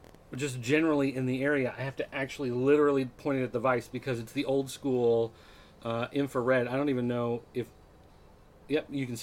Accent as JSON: {"language": "English", "country": "United States", "said": "Well, no, I'm American, but whatever, I speak English."}